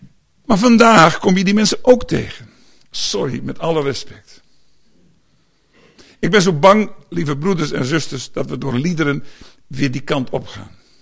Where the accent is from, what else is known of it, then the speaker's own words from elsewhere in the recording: Netherlands; Daar zitten we als Hollanders helemaal goed.